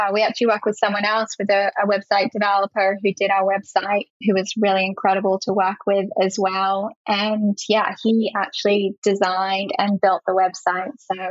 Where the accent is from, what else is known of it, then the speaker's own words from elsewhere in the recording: Australia; it's actually the name of the street that I grew up on in Australia.